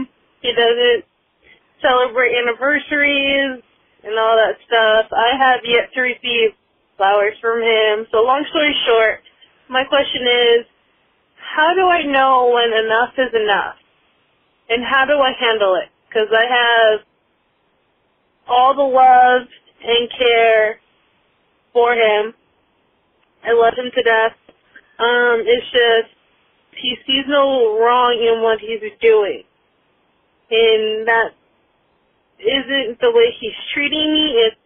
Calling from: San Diego, California, United States; I'm calling from San Diego.

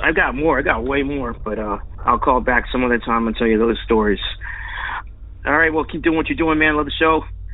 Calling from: San Antonio, Texas, United States; I'm calling from San Antonio, Texas, and this is my transportation story.

